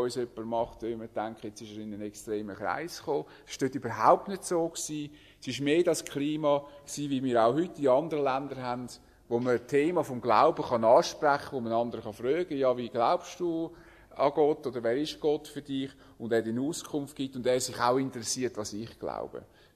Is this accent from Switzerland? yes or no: yes; Switzerland; uns zu stark einzubilden, wir seien ein besonderes Volk als Schweizer.